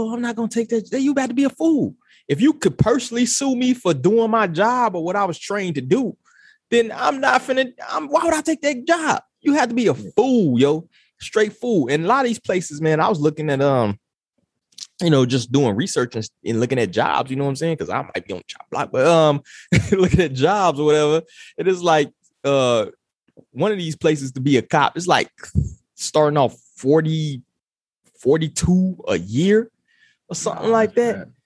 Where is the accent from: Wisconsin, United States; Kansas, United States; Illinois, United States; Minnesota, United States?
Illinois, United States; Chicago; growing up in Chicago, the things I tell you the police told me and then did and all this other stuff.